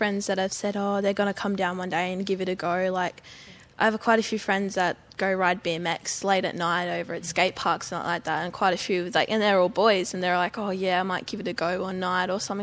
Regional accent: Bunbury, Western Australia, Australia; from Bunbury

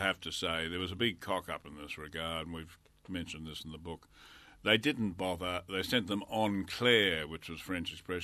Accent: Canberra, Australian Capital Territory, Australia; growing up in Canberra, I was surrounded by lots of military heroes of the Second War

